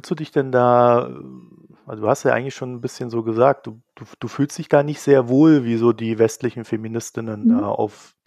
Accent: East Germany, Germany; ich komme ja aus Ostdeutschland

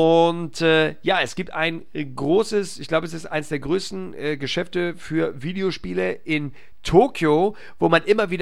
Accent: Hamburg, Germany; in meiner Heimatstadt Hamburg

